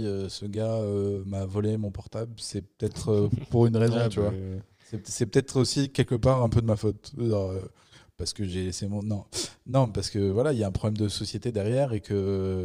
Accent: Morocco; born there; Et puis moi, je suis né au Maroc, donc c'est un peu une dédicace à ça.

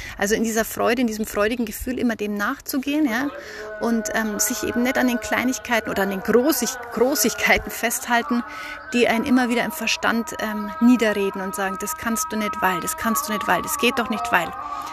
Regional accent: Bavaria, Germany; accent: Bavarian; mit meinem bayerischen Akzent

